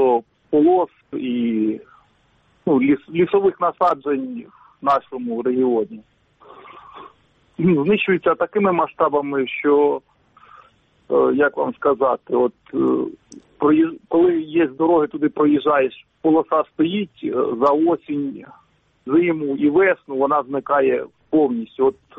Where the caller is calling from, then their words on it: Donetsk Oblast, Ukraine; я з Донецької області.